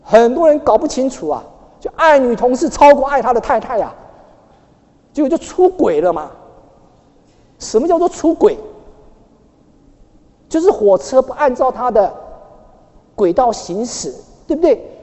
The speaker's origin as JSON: {"language": "Chinese", "town": "Houli", "region": "Taichung", "country": "Taiwan", "tie": "born there", "said": "对，我出生就在后里，但是不是马槽。"}